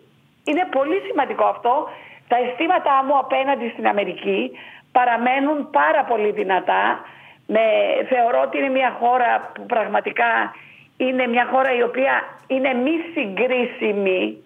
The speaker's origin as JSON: {"language": "Greek", "country": "Greece", "lives_now": "Canada", "said": "σαν Ελληνίδα και σαν Καναδί είμαι πολύ περήφανη γι' αυτό."}